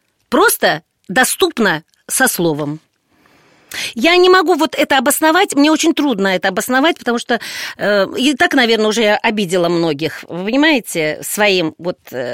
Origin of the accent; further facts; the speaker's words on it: Kursk Oblast, Russia; also born or lived in Moscow; Я приехала из Москвы, из Курской области, с простой деревни, 100 километров от Курска